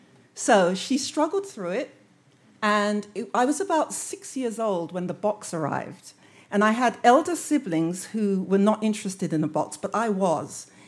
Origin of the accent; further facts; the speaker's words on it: London, United Kingdom; growing up in London. My parents emigrated from Jamaica to England before I was born